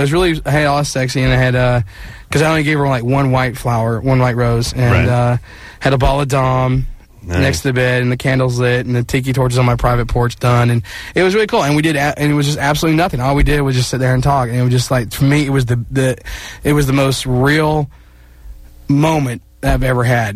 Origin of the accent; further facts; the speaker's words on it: Georgia, United States; now in Tarzana, United States; From Georgia.